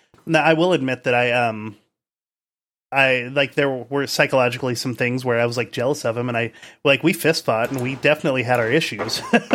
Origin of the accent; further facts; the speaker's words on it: Indiana, United States; So I had I moved to California from Indiana.